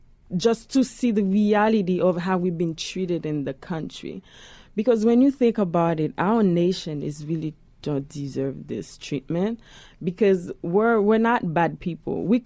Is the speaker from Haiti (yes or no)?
yes; Haiti; English is a second language; now in United States; So I'm from Haiti originally.